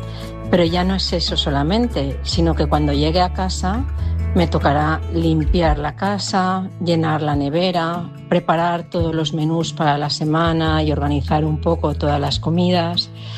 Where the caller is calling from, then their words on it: Valencia, Valencian Community, Spain; de Valencia y esta mañana me he despertado pensando